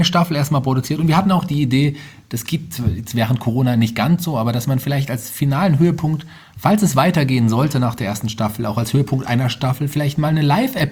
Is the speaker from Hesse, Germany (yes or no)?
yes; Fulda, Hesse, Germany; Aber für mich ist das eigentlich ein Fulderer. Also. Ich bin gebürtiger Fulderer.